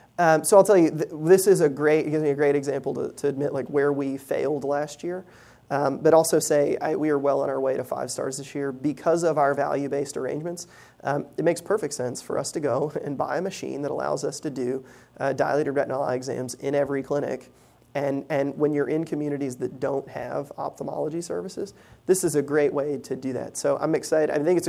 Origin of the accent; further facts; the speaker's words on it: Southern United States, United States; accent: Southern; And that is a lot of my Southern accent.